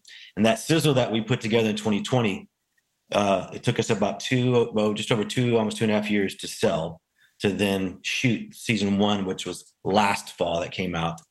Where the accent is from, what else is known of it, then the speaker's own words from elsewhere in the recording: Houston, Texas, United States; And I grew up in Houston, Texas, right down the street from you guys.